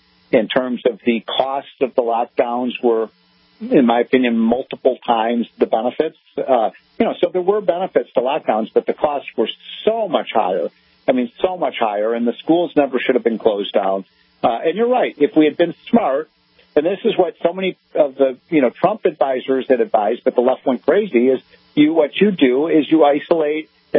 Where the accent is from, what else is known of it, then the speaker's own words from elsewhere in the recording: Illinois, United States; my home state of Illinois, J.B. Pritzker.